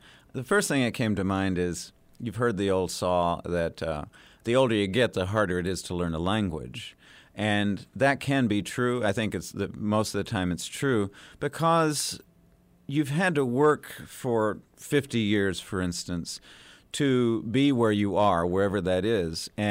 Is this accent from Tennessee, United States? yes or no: yes; Tennessee, United States; born or raised there; also born or lived in San Francisco